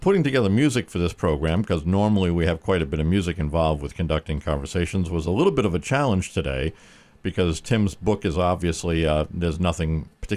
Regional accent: Rhode Island, United States; As I travel around the country, people find out I'm from Rhode Island.

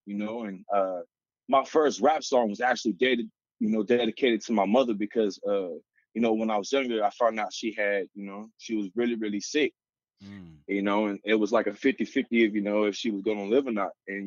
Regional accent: Florida, United States; I'm from Full On Beach, Florida.

